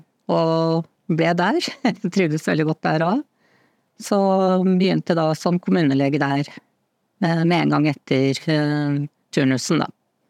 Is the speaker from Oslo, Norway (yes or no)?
yes; Oslo, Norway; also born or lived in Stockholm; Jeg er født i Oslo og oppvokst i Oslo. Bodde i Oslo frem til jeg var cirka sånn 18-19 og dro da til Stockholm. Var der i 5 år. Så kom jeg tilbake til Oslo en periode til.